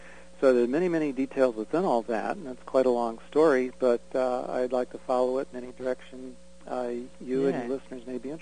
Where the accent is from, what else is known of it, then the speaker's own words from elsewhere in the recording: Santa Fe, New Mexico, United States; I grew up in Santa Fe, New Mexico, which a long time ago was founded as a very pedestrian city and has very cozy little narrow streets and compact building structure